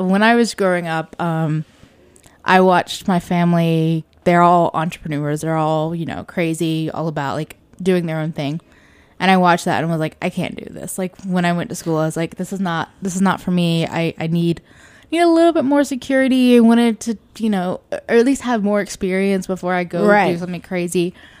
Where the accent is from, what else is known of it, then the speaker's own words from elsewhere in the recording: Greensboro, North Carolina, United States; I'm from North Carolina. I grew up in Greensboro, which is just a small town that likes to think of itself as a city.